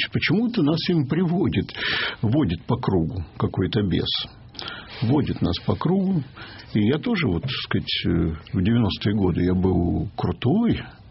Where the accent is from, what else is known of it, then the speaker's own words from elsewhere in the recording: Odesa, Odesa Oblast, Ukraine; я одессит без твердых принципов.